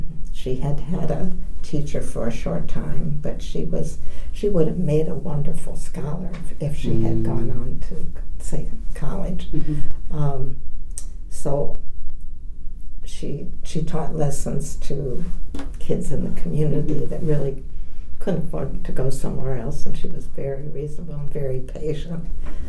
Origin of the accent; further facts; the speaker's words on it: Berwick, Pennsylvania, United States; I grew up in Pennsylvania, kind of just getting into the northeast. Berwick is downriver, about 40 miles from Wilkes-Barre, Scranton. I went to school there up through high school.